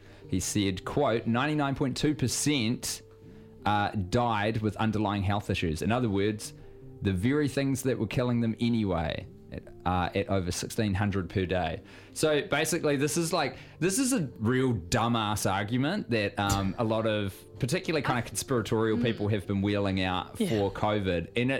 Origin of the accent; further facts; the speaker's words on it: Christchurch, Canterbury, New Zealand; So, for example, in Ōtautahi, my hometown newspaper, which was formerly known as The Press, that has become Te Matatiki for the week, which is cool.